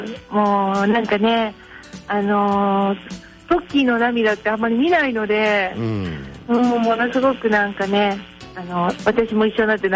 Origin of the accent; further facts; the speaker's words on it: Fukuoka, Japan; あ、福岡です。